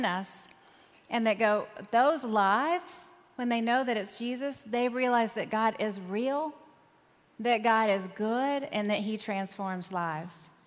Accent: the South, United States; I grew up in the South as a woman

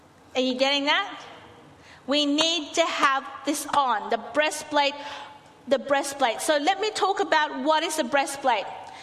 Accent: Philippines; And being a Filipino, sometimes I cook some dishes that will and can attract flies.

